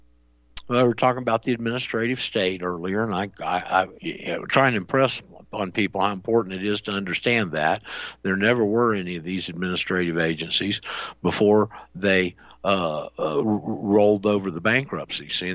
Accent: Panama City, Florida, United States; In my hometown, Panama City, was built by the WPA, actually.

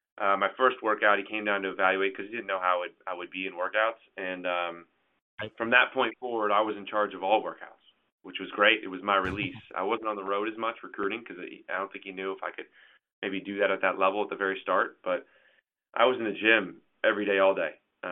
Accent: Germany; I grew up in Germany

